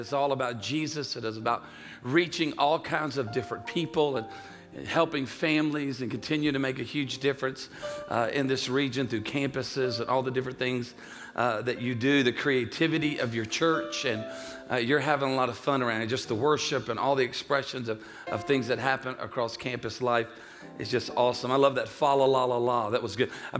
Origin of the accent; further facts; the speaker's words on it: the South, United States; She's a Cajun, so she's Cajun. I'm Italian. We're from the South.